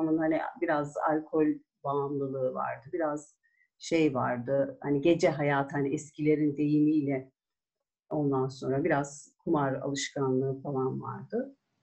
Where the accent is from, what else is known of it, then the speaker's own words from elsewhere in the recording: Ankara, Turkey; also born or lived in Edirne; 30 Ağustos 1973 yılında Edirne'de doğdum ben. Edirne doğumluyum. Doğduktan yani bir yaşıma bastığımda biz Ankara'ya gelmişiz. O tarihten beri de Ankara'da yaşıyorum.